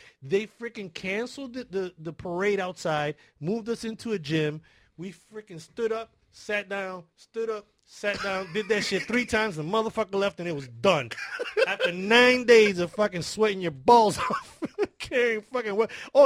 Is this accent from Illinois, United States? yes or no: yes; Chicago, Illinois, United States; I was raised in Chicago. Chicago is really cold. You get that 25 and 30 degree weather.